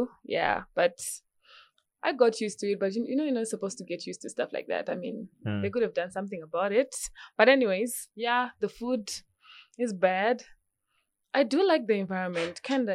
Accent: South Africa; now in Kenya; I'm from South Africa, yeah.

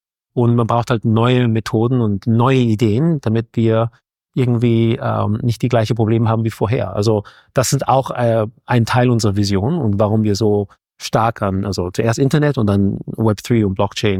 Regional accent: Austria; Und ich bin in Österreich aufgewachsen und ich war da so irgendwie, obwohl ich Deutsch spreche, trotzdem irgendwie anders.

